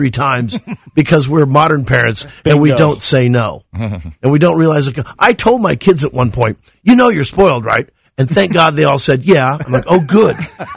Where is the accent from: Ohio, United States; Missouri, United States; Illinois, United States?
Missouri, United States; now in Los Angeles, United States; I'm from Missouri.